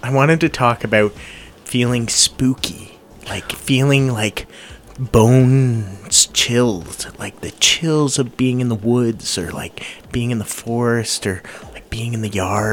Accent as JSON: {"language": "English", "region": "Ontario", "country": "Canada", "said": "Yep. I'm from Ontario."}